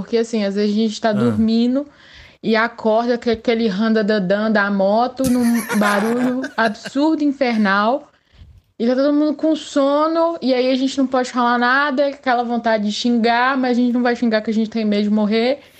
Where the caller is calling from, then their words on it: Minas Gerais, Brazil; eu sou aqui de Minas Gerais.